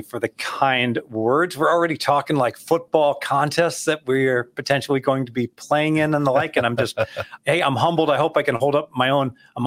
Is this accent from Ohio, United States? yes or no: yes; Dayton, Ohio, United States; growing up in Ohio, Dayton, Ohio